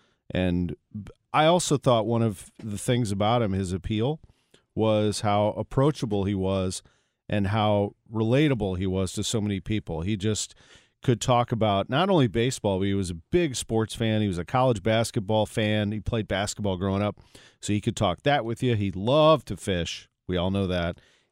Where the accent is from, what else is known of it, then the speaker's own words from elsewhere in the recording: St. Louis, Missouri, United States; when I grew up in St. Louis, I was born in 1975